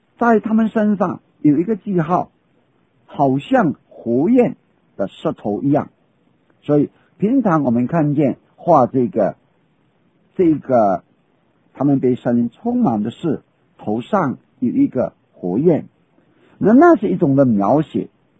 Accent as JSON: {"language": "Chinese", "town": "Xinghua", "region": "Fujian", "country": "China", "first_language": "Xinghua", "second_language": "Chinese", "said": "比方说我今天我的母语是讲兴化话，福建的兴化"}